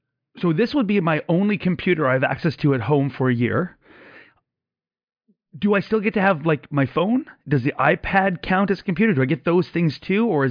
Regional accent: Canada; So I come to you from Canada all blinky and teary-eyed.

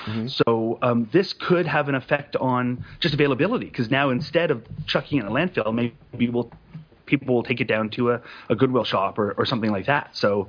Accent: Canada; Oh, totally American. Yeah, okay. Our television is American and our electronics is the exact same as yours.

